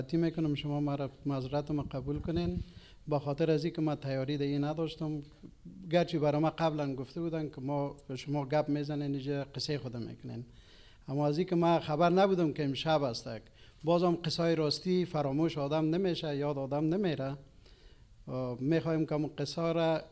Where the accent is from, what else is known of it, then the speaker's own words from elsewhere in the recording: Paghman, Kabul, Afghanistan; من از افغانستان هستم. در افغانستان در ولایت کابل در ولسوالی پغمان که نزدیکترین در ولایت کابل است ستیموس در وجه پیدا شدیم.